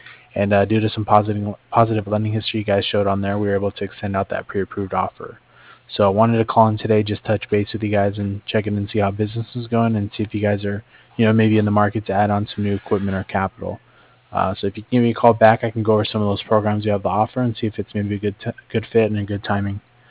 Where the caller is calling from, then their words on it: Cardiff, Wales, United Kingdom; Yeah, I'm calling from Cardiff.